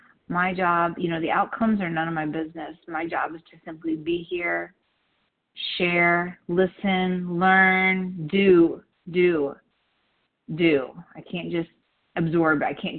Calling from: Illinois, United States; I'm calling from Chicago suburbs.

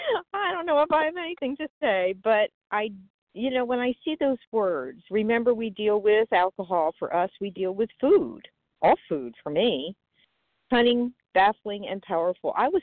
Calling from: Florida, United States; I am recovered for today in Florida.

